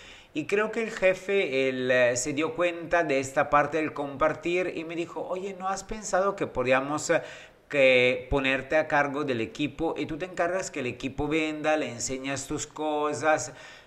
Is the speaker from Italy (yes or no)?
yes; Italy; Yo le dije, sí, soy italiano.